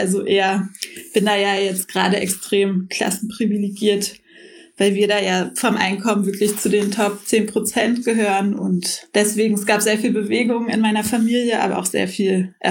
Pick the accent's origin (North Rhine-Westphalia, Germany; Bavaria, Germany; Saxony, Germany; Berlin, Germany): Berlin, Germany; Und ich bin in Kreuzberg aufgewachsen auch.